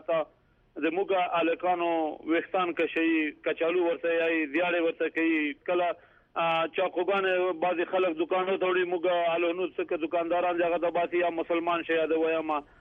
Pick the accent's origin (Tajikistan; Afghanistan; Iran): Afghanistan; افغان هستیم، تذکریم از افغانستان هستیم